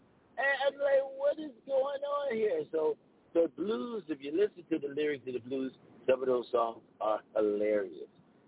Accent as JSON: {"language": "English", "country": "United States", "said": "I don't have a party. I am just American."}